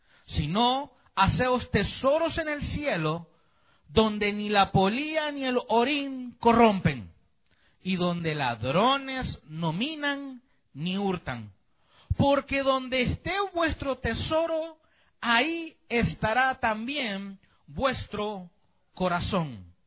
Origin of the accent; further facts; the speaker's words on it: Chalatenango, El Salvador; cuando yo le digo que soy de allá por Chalatenango o El Salvador